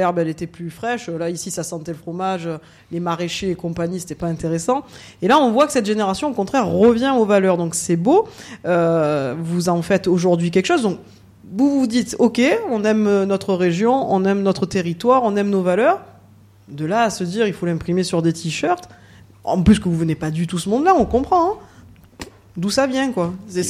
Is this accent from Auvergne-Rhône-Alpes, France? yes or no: no; Aubagne, Provence-Alpes-Côte d'Azur, France; J'en suis investi aussi, je suis d'Aubagne